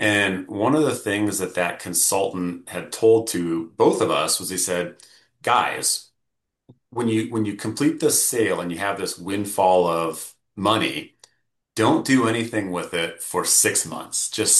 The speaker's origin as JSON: {"language": "English", "town": "Steamboat Springs", "region": "Colorado", "country": "United States", "tie": "born or raised there", "said": "one of my first jobs growing up in Steamboat was fast food"}